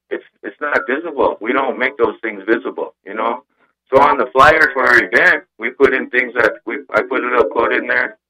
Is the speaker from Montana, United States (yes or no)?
yes; Harlem, Montana, United States; also born or lived in Seattle, United States; I grew up in Harlem, Montana. I grew up there in the late 60s and early 70s. And, let me say, about 8 years old, I lived in Rainier Vista in the projects in Seattle, Washington.